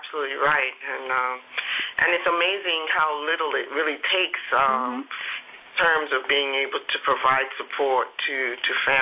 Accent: Brooklyn, New York, United States; moved away as an adult; I grew up in New York, yeah. I'm a Panamanian girl who was raised in New York, in Brooklyn

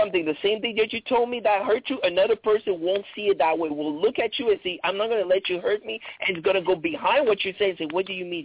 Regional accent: Haiti; Yeah, I'm Haitian.

